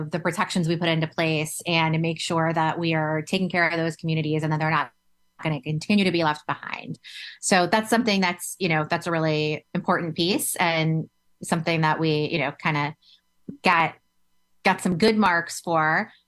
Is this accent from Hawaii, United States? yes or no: no; Florida, United States; You certainly highlighted an example in Governor DeSantis in my home state of Florida